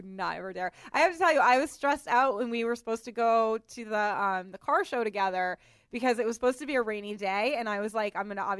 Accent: Boston, Massachusetts, United States; Oh, also, I'm from Boston.

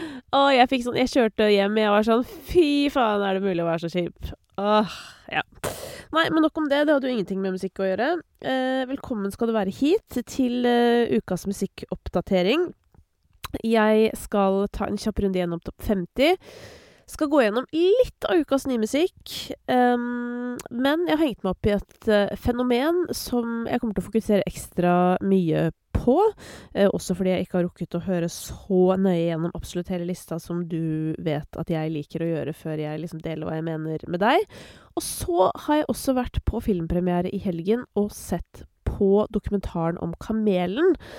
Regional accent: Oppegård, Akershus, Norway; jeg kommer jo fra Oppegård kommune.

